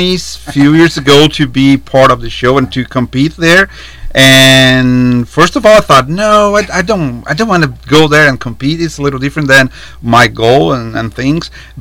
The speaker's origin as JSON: {"language": "English", "country": "Brazil", "moved": "yes", "lives_now": "Nashville, United States", "said": "Originally from Brazil. I'm from Nashville, Arkansas."}